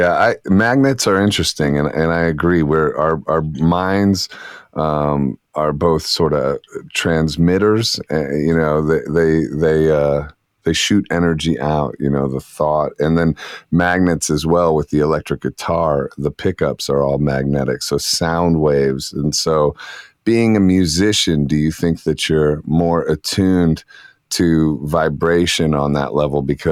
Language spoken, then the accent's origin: English; New York, United States; now in Arizona, United States; I identify as a New Yorker, even though I'm in Arizona now.